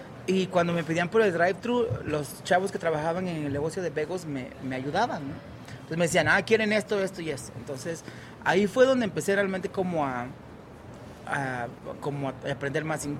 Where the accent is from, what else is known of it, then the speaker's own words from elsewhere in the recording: Mexico; yo como lo mexicano me salió